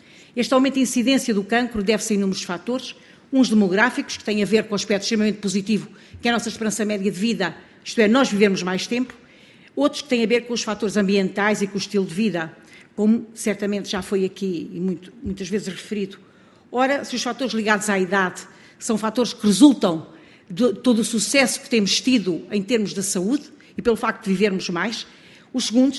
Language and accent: Portuguese; Centro, Portugal; eu sou do centro de Portugal